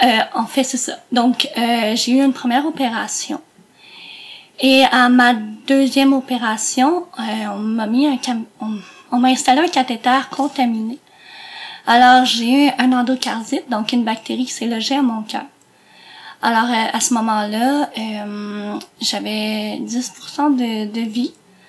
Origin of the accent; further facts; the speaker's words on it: Granby, Quebec, Canada; moi, je suis originaire de Granby. Donc, je suis pas originaire de Montréal.